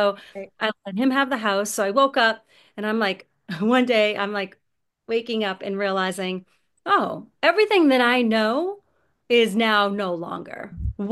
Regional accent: Boston, Massachusetts, United States; I grew up in Boston, in the suburbs of Boston, and I live here in my beautiful house with a fenced in yard for my three dogs.

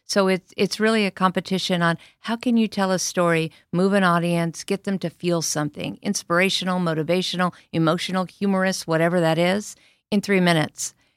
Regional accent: California, United States; moved away as an adult; now in Dallas, United States; new to the Dallas, North Dallas area. Been here 3.5 years. I'm one of those California transplants. Born and raised in California

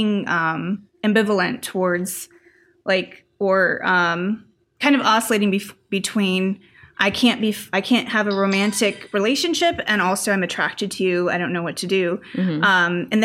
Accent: Phoenix, Arizona, United States

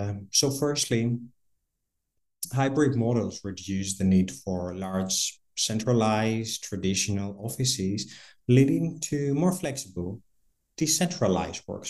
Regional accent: Greece; I'm originally from Greece.

